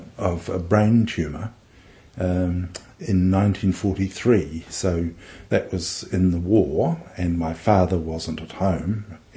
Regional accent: Dunedin, Otago, New Zealand; I was born in Dunedin in 1944. Our household was a pretty typical North Dunedin household.

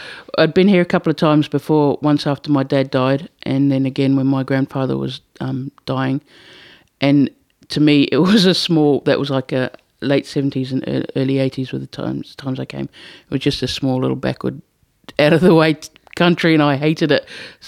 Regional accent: London, United Kingdom; I'm from the UK originally. I was born in London. My mum married an Englishman, and I was born 9 months after the honeymoon.

